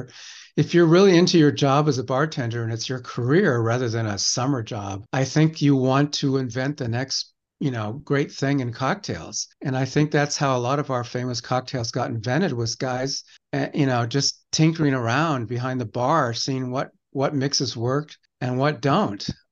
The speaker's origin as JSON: {"language": "English", "town": "San Diego", "region": "California", "country": "United States", "tie": "born or raised there", "said": "my mother was from Arizona and I grew up in San Diego, so I always had Mexican food."}